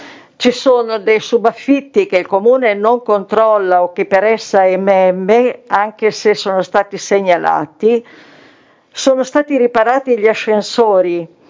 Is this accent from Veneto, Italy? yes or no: no; Milan, Lombardy, Italy; Io vengo da Quinto Romano e vorrei far parte di questo progetto del quadrilatero, perché essendo proprio all'estremità della città, sia Quinto che Figino siamo abbastanza dimenticati da tutti